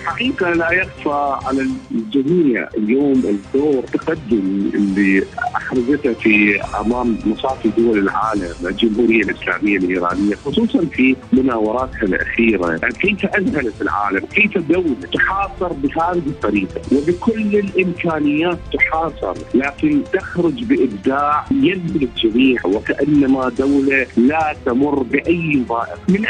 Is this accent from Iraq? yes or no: yes; Iraq; من العراق.